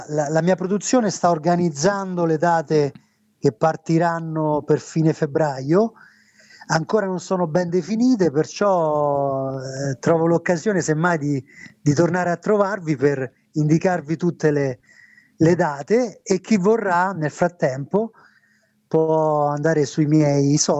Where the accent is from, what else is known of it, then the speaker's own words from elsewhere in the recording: Rome, Lazio, Italy; essendo nato e cresciuto a Roma, sono … da sempre.